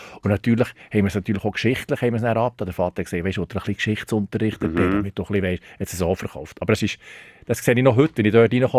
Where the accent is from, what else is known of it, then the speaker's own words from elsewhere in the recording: Thun, Bern, Switzerland; Mal, ich bin in Thun aufgewachsen